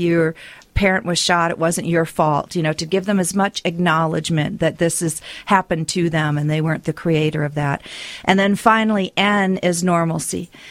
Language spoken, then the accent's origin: English; United States; So I told them … I'm from the United States and I do Reload Love.